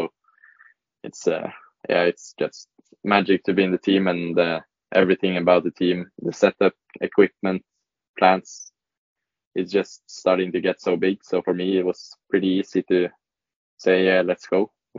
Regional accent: Oslo, Norway; I'm from Oslo.

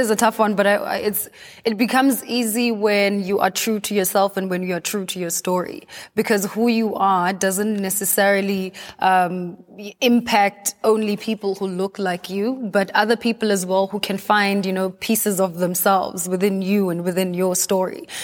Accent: South Africa; being the South African girl that I am, I'm used to so much diversity

